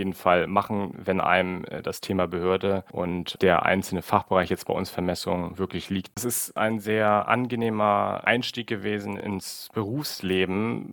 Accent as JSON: {"language": "German", "region": "Hamburg", "country": "Germany", "tie": "born or raised there", "said": "Weil ich gebürtiger Hamburger bin, war es für mich eigentlich klar, dass ich einen Arbeitgeber in Hamburg finden möchte."}